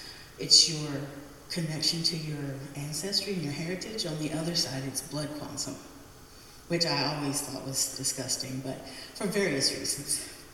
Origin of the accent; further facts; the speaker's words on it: Tahlequah, Oklahoma, United States; Chichalagi, I am Cherokee from Tahlequah, Oklahoma. My father's heritage is Chalagi. My mom is Irish and English.